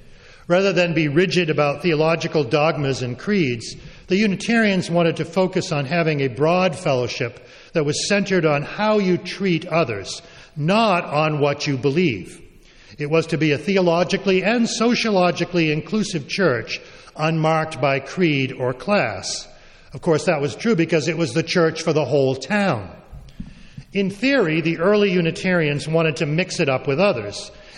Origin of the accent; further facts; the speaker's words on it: New Salem, Massachusetts, United States; I grew up in New Salem, Massachusetts, in the central part of the state